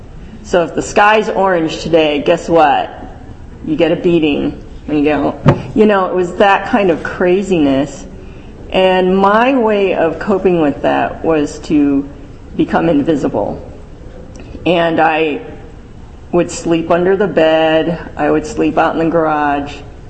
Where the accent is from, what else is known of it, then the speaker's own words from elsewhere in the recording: Minnesota, United States; my parents are immigrants from Hong Kong. I was born and raised in Minnesota, a small town in Minnesota. A small town in Minnesota in the early 70s.